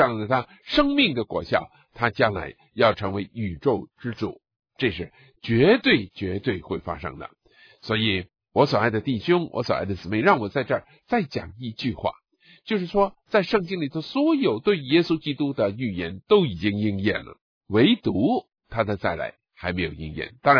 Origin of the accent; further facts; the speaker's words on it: China; 第一个例子就是日本人在60年之前，他侵略我们中国，把我们中国人杀了最少3000万，有人说是5000万。